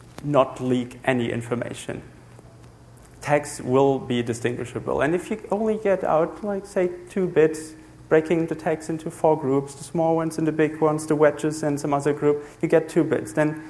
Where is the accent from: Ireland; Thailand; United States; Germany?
Germany; European passports, I'm from Germany.